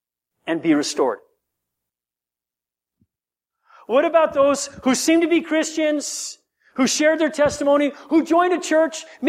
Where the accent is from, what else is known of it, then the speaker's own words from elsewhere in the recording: Guam; I have this friend that I grew up with on Guam.